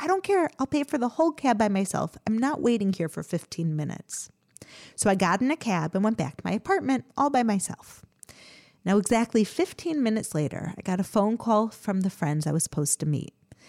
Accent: Chicago, Illinois, United States; I also found out that a friend who I grew up with in Chicago and who was also there in seminary for the year had been shot in the attack.

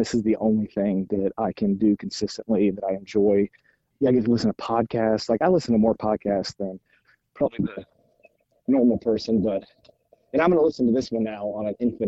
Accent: Alabama, United States; accent: Southern; also born or lived in Chicago; We're from Alabama, obviously born in Chicago, but raised in Alabama.

